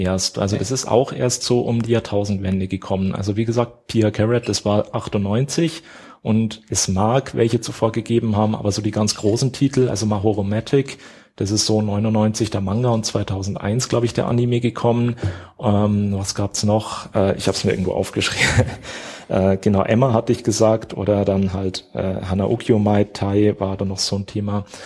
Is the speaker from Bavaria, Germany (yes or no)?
yes; Munich, Bavaria, Germany; Also zumindest als Münchner sage ich das jetzt mal.